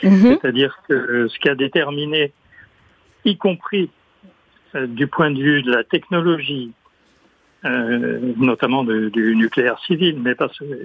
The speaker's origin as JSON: {"language": "French", "town": "New York City", "region": "New York", "country": "United States", "tie": "born or raised there", "said": "il se trouve que j'ai été élevé à New York"}